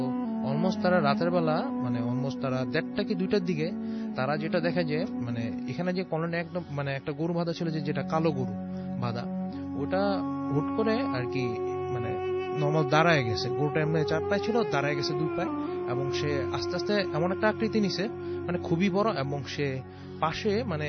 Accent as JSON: {"language": "Bangla", "town": "Mirpur", "region": "Dhaka Division", "country": "Bangladesh", "said": "মিরপুর থেকে এসেছি।"}